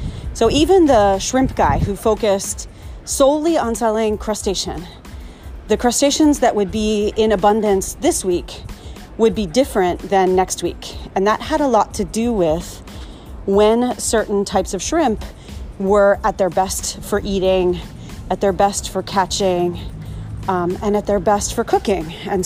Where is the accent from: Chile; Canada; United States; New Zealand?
United States; East Coast; I'm from the East Coast in the US, where we also have spring, summer, winter, and fall.